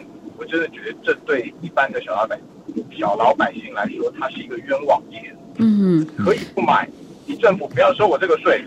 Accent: Taiwan; now in Australia; 所以因为我本人是从台湾过来嘛

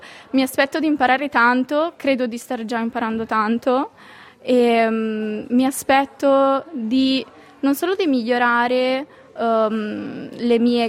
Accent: Bologna, Emilia-Romagna, Italy; now in Echuca, Australia; Da Bologna.

